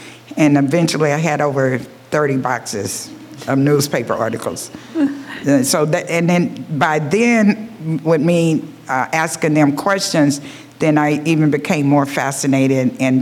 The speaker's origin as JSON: {"language": "English", "town": "Marietta", "region": "Georgia", "country": "United States", "tie": "born or raised there", "said": "it brings back lots of memories of me growing up in Marietta, Georgia. I grew up in a time of segregation"}